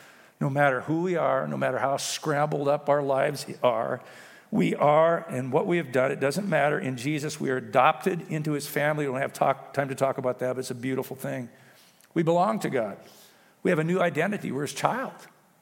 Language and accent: English; Montana, United States; Hey, I'm an American, man. We're a Christian nation. I'm a Montanan.